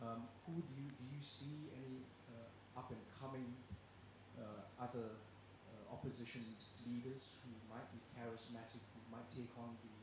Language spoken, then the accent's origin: English; Malaysia; now in Australia; I was born in Malaysia. I grew up in Malaysia. And I subsequently emigrated to Australia